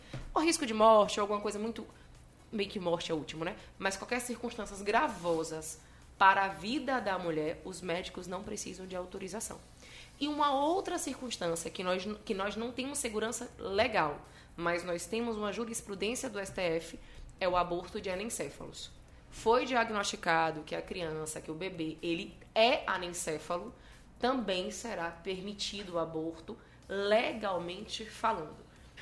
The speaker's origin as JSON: {"language": "Portuguese", "town": "Cachoeira", "region": "Bahia", "country": "Brazil", "said": "Eu venho de Cachoeira, Recôncavo Baiano."}